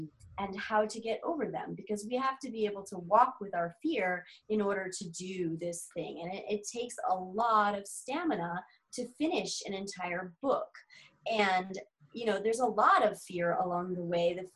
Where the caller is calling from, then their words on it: Colorado, United States; I'm in Colorado at the moment.